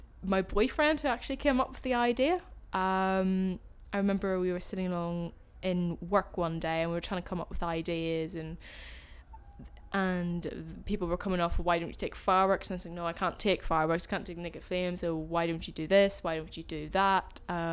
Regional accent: Belfast, Northern Ireland, United Kingdom; now in London, United Kingdom; I'm 21 and I'm originally from Belfast but study in London.

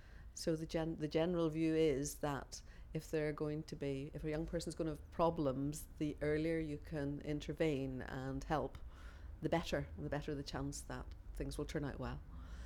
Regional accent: Northern Ireland, United Kingdom; My age is 59 and I'm from Northern Ireland.

